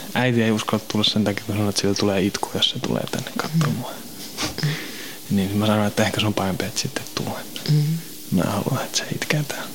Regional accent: Helsinki, Uusimaa, Finland; also born or lived in Kirkkonummi / Pornainen; Mä oon Helsingistä kotosin. Asunut täällä niin kuin periaatteessa. No, mä oon ollut laitoksessa sitten niin kuin 9-vuotiaasta 16-vuotiaasta asti. Silloin mä asuin Kirkkonummella ja Pornaisissa.

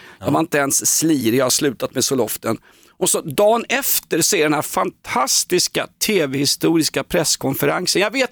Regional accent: Norrland, Sweden; Jag är från Norrland.

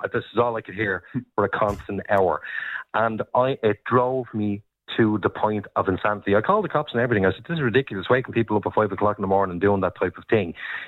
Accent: Dublin, Leinster, Ireland; now in Dundalk, Ireland; I live in Dundalk. Okay.

